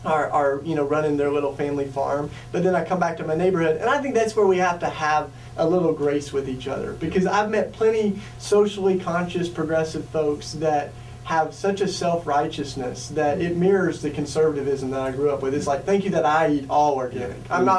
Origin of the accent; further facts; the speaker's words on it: Tennessee, United States; I grew up in East Tennessee, you know, and my family raised beef cattle